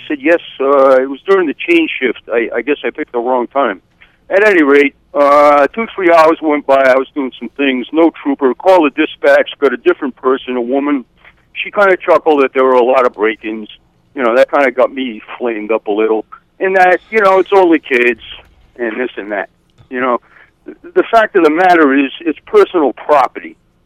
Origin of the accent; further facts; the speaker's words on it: Connecticut, United States; And anyway, when it was announced that I was from Connecticut, these guys just kind of froze up and looked at me.